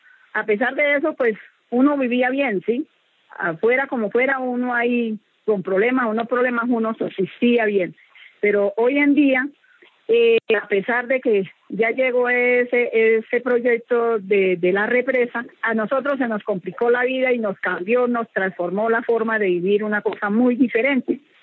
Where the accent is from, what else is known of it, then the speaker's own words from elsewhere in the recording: Santander, Colombia; nosotros somos personas nacidas y criadas en la región, que somos de ahí, de Santander. Somos pescadores, agricultores y mineros al mismo tiempo